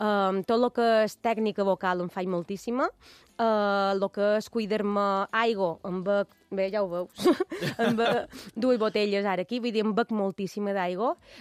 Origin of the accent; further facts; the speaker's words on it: Montuïri, Balearic Islands, Spain; és una responsabilitat tan gran per jo tocar en el meu poble